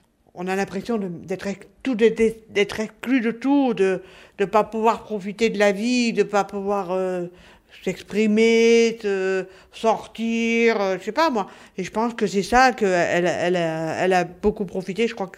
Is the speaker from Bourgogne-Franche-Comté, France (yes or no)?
no; Lille, Hauts-de-France, France; Moi, je suis de Lille, moi.